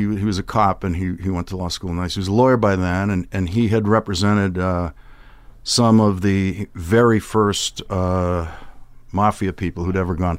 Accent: Boston, Massachusetts, United States; I grew up in Dorchester, which is above where my father grew up.

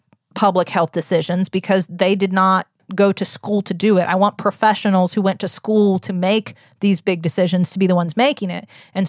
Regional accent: United States; We're wild. We're the American public.

